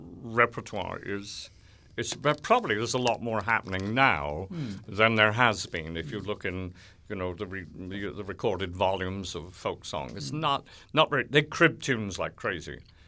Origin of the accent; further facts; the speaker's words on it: South West England, United Kingdom; They're very aware of their Cornish roots. We haven't grasped hold of that to say, listen, here we are. We are a Celtic nation.